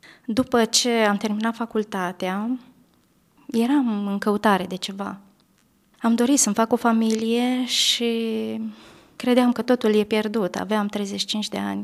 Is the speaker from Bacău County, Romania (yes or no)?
yes; Bacău County, Romania; Sunt din județul Bacău.